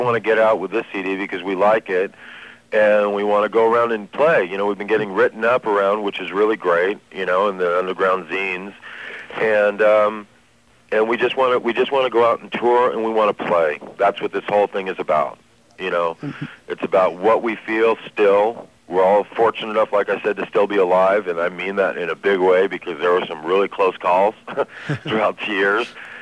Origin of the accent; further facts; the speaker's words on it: Santa Monica, California, United States; L.A. has probably got to be, and I was born in Santa Monica and grew up here